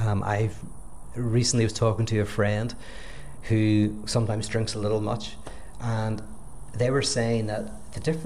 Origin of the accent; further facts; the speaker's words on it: Ireland; I'm Irish. My history and what it meant growing up here means something.